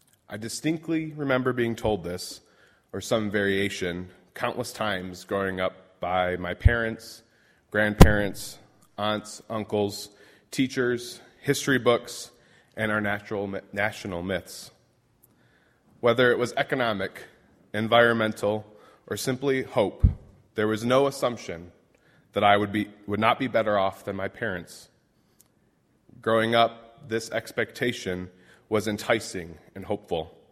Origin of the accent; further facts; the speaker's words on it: Michigan, United States; I grew up in Michigan, and the auto industry was quite literally my family's livelihood.